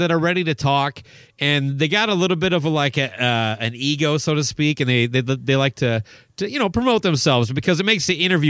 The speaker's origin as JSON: {"language": "English", "town": "Owatonna", "region": "Minnesota", "country": "United States", "tie": "born or raised there", "said": "which was a bit of a drive from my hometown of Owatonna."}